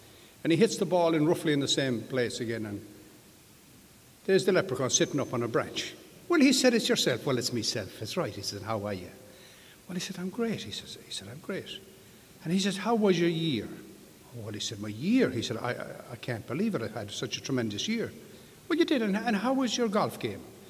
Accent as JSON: {"language": "English", "region": "England", "country": "United Kingdom", "moved": "as an adult", "lives_now": "United States", "said": "I started this drinking at 23. I came out to America from England. I was brought out as a band leader for a fellow who lives in this town here."}